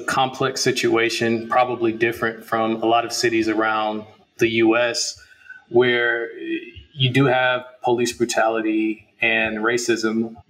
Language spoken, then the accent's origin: English; Florida, United States; I'm originally from Florida.